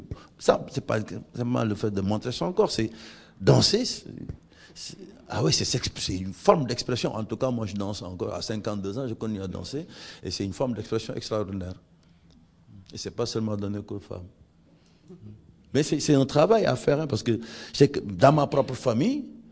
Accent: Senegal; Et on se rend compte, chez moi, au Sénégal, on va danser

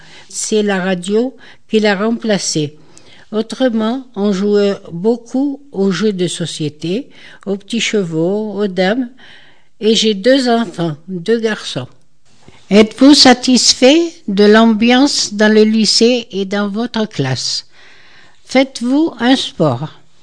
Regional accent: Tipaza, Tipaza Province, Algeria; also born or lived in Maison Carrée; Je suis née à Tipaza, où, à une vingtaine de kilomètres d'Alger. Tipaza est une ville touristique au bord de l'eau.

